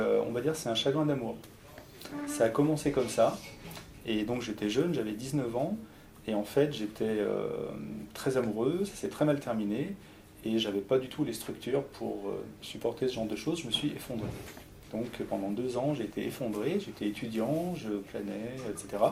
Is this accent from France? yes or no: yes; Lyon, Auvergne-Rhône-Alpes, France; je viens de Lyon.